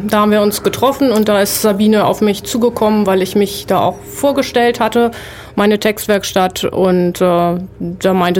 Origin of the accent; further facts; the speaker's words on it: Northern Germany, Germany; now in Ulm, Germany; wie man jetzt natürlich schnell hört, komme ich nicht aus Ulm. Ich bin also keine Schwäbin, ich komme aus Norddeutschland, habe auch erst seit 2,5 Jahren mit der Donau zu tun.